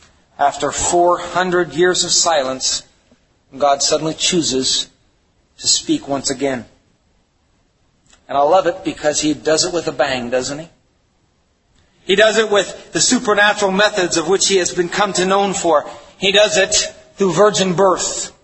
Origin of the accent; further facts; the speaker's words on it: Wisconsin, United States; Now, we're from Wisconsin, we know barns.